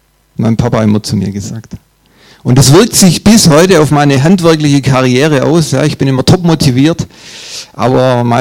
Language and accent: German; Urbach, Baden-Württemberg, Germany; also born or lived in Stuttgart; now in Backnang, Germany; Stuttgarter bin ich nicht oder nicht mehr. Ich bin in Urbach aufgewachsen, im Remstal, falls das jemand kennt, und habe dann in Stuttgart gewohnt, in Cannstatt und in Zuffenhausen, jetzt wohnen wir in Backnang, genau. Ja, ich bin 52